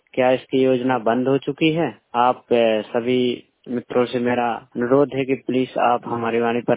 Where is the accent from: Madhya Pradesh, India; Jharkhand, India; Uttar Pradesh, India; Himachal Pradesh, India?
Madhya Pradesh, India; मैं पन्ना डिस्ट्रिक्ट से हूँ